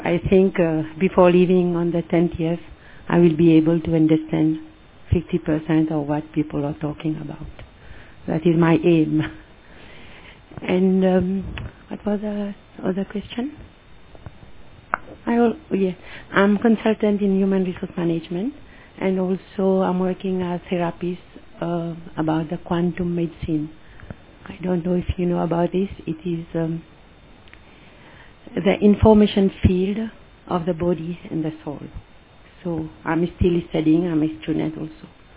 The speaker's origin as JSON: {"language": "English", "country": "Mauritius", "tie": "born there", "said": "My 4 grandfathers come from the south of India, from Tanjavur. And I was born in Mauritius. I have an Indian name, Indian body, Indian heart, and I don't speak Hindi."}